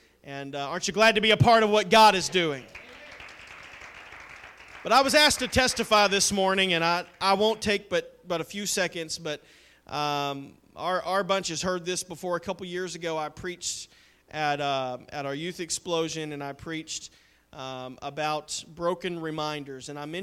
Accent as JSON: {"language": "English", "region": "the South", "country": "United States", "said": "But I'm from the South. I'm from a land where you have sweet tea everywhere you go."}